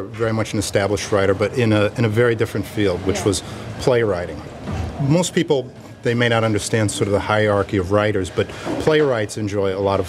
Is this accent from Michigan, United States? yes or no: no; New Jersey, United States; You come out here and it's a long way. I was from New Jersey. It's all the way across the country.